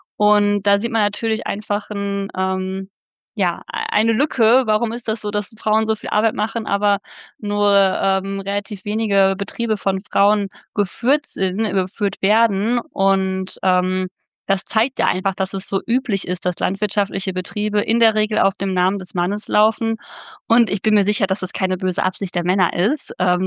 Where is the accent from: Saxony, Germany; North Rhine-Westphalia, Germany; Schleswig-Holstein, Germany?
North Rhine-Westphalia, Germany; Dorsten; ich komme aus Dorsten